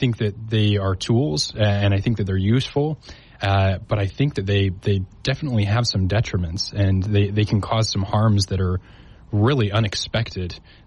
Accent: American Fork, Utah, United States; So I'm originally from American Fork, Utah. So I'm a caveman.

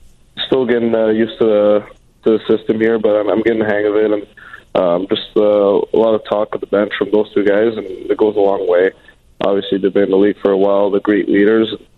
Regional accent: Montreal, Quebec, Canada; now in Phoenix, United States; In Montreal.

